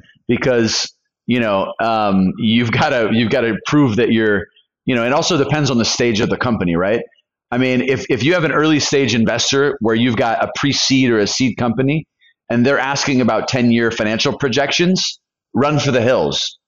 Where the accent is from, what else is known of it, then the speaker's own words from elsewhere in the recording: California, United States; moved away as an adult; now in Colombia; As a foreigner, you know, as an American living in Colombia, you can appreciate this. I'm from California. I drove from California to Costa Rica, bought a one-way ticket to Colombia.